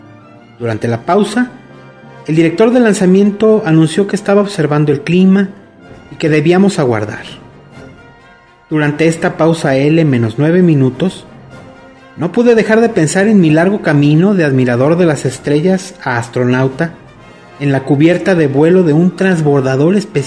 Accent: Stockton, California, United States; proveniente de mi pueblo natal de Stockton, California

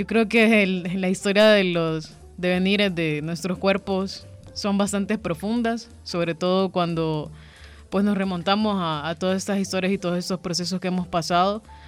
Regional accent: Honduras; vengo de Honduras, de un país donde la violencia hacia personas LGBT es muy fuerte.

